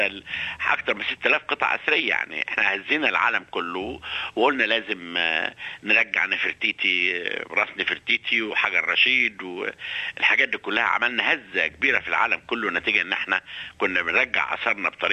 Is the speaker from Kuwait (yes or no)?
no; Egypt; now in Australia; كلنا كمصريين